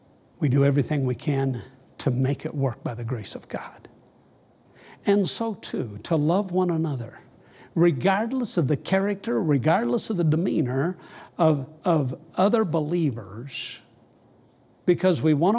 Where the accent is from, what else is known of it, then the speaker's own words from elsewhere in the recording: Nebraska, United States; I'm from Nebraska too.